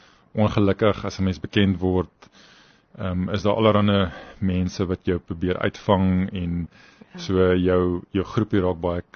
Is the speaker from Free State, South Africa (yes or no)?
yes; Bloemfontein, Free State, South Africa; ek was van Bloemfontein af gewees, daar was nie veel Olimpiese medalje, met wenners in Bloemfontein nie